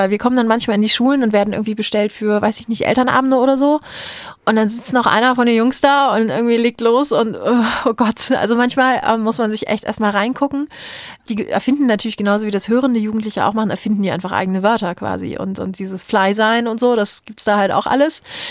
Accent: Berlin, Germany; wenn ich als Berliner Gebärdensprachdolmetscherin nach Hessen komme

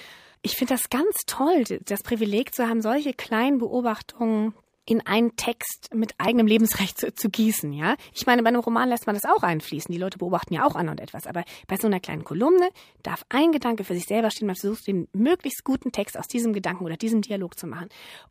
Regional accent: Frankfurt, Hesse, Germany; Ich meine, Frankfurt ist irgendwie meine Heimatstadt. Ich habe da 20 Jahre gelebt.

